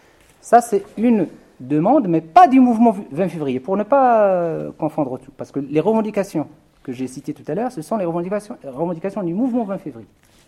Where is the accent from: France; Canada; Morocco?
Morocco; j'aimerais bien avoir le regard des autres sur ce qui se fait dans mon pays d'origine.